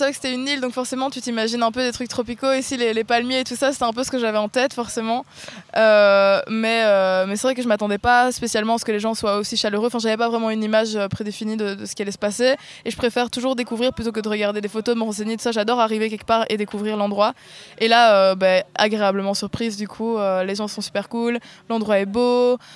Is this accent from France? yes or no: no; Belgium; je viens de Belgique, j'ai 21 ans